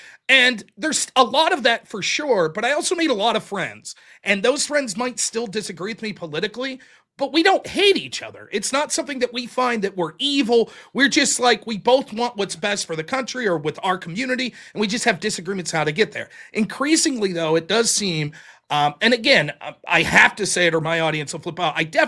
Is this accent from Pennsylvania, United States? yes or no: yes; Pittsburgh, Pennsylvania, United States; Like I'm from the Pittsburgh area, so we're Steelers fans.